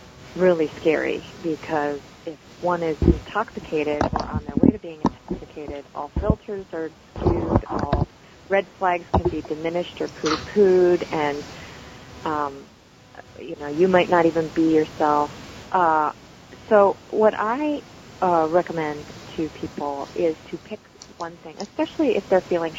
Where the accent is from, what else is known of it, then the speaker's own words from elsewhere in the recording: United States; born there; he was born in India and I was born in the States